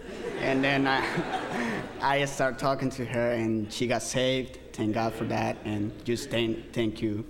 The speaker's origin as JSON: {"language": "English", "country": "Honduras", "said": "I'm from Honduras."}